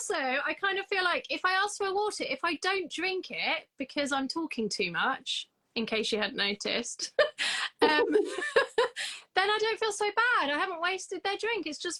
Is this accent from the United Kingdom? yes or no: yes; England, United Kingdom; No, I'm an English person that doesn't drink tea.